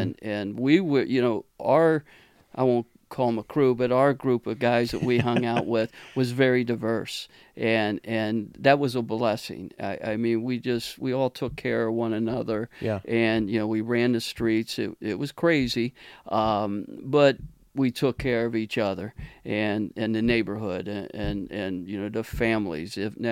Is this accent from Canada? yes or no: no; Covington, United States; I did. I'm local. I grew up in Covington.